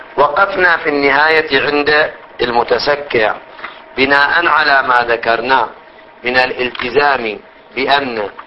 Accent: Qatif, Eastern Province, Saudi Arabia; لو كان الإنسان في بلدنا القطيف واحتاج إلى الحج

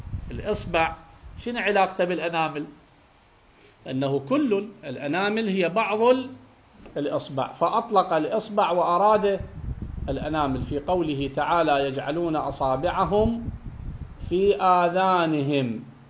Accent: Iraq

